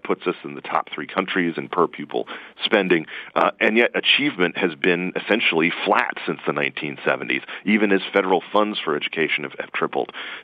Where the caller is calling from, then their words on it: Washington, District of Columbia, United States; For instance, I'm joining you from Washington, D.C. today